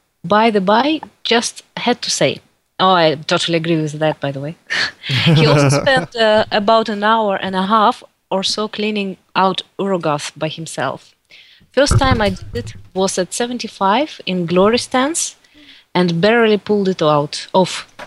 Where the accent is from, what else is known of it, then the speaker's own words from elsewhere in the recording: Russia; accent: mix of Russian and Dutch; English is a second language; now in Netherlands; I'm originally I'm from Russia, and I live in Holland for quite a long time. So, Dutch is my second language, and English my third, in fact.